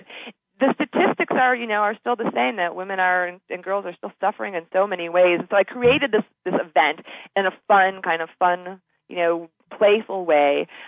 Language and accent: English; Chicago, Illinois, United States; born there; now in San Francisco, United States; Well, I was misplaced and born in Chicago.